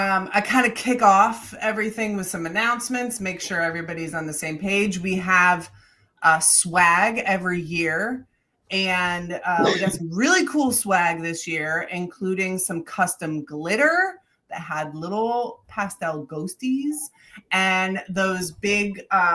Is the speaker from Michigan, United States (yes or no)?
yes; Michigan, United States; I'm from the Midwest. And when you were from, I'm from Michigan, and I went to Girl Scout camp in a little place called Irish Hills.